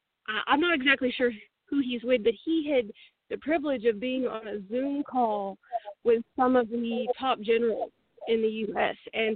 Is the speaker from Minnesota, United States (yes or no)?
no; Texas, United States; Oh, yeah, I'm from Texas.